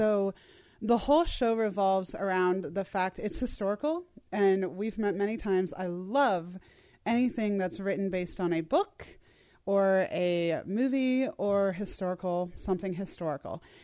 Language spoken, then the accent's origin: English; Cincinnati, Ohio, United States; I'm from Cincinnati, and depending on where you're from, people either call Louisville, Kentucky, Louisville.